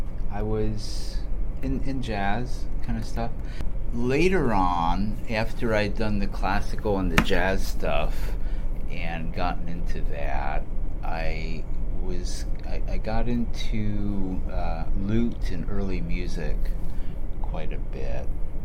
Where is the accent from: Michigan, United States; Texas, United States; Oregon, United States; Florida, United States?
Michigan, United States; Detroit; I grew up in the Detroit area and came from a very musical family.